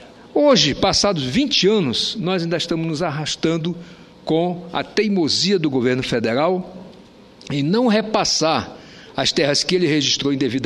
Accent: Roraima, Brazil; born there; como representante do Estado de Roraima, como senador de Roraima, eu tenho também acompanhado, por ter nascido lá, de há muito tempo, os problemas da minha terra

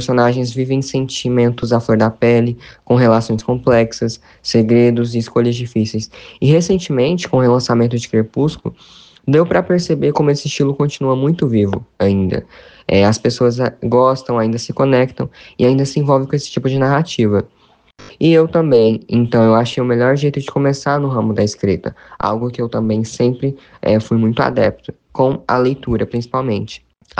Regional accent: Minas Gerais, Brazil; autor do livro Caçada Selvagem Desejo. Sou de Minas Gerais, tenho 17 anos.

